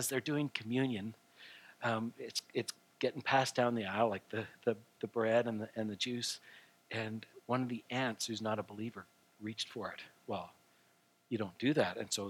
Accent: Canada; Yes, I am Canadian.

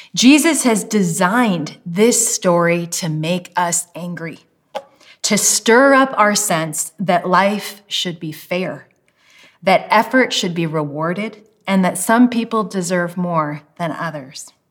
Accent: Washington, United States; moved away as an adult; now in Canada; I'm actually American. I grew up in Washington State, and I didn't move to Canada until 2003 when I went to grad school.

